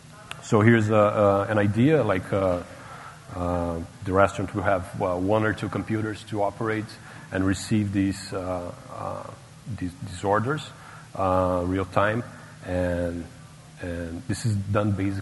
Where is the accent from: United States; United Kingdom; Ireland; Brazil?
Brazil; So I come from Brazil.